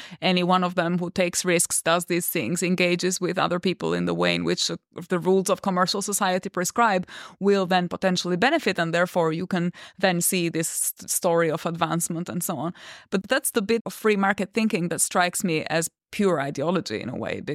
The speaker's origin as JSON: {"language": "English", "country": "Albania"}